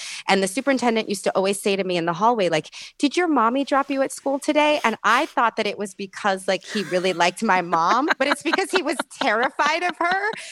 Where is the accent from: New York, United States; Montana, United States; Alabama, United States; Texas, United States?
New York, United States; New York City; You know, I come from New York City